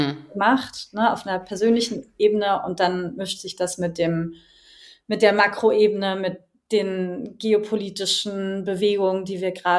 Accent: Berlin, Germany; born there; Ich bin 29 Jahre alt jetzt, mittlerweile werde dieses Jahr 30, gebürtige Berlinerin

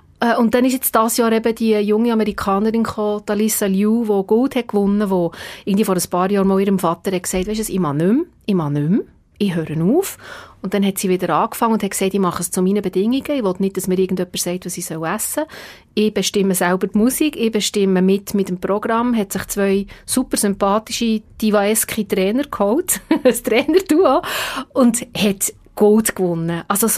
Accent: Switzerland; als Schweizerin

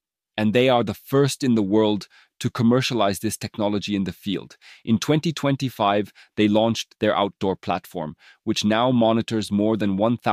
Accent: Bern, Switzerland; I mean, I'm from Bern too, right?

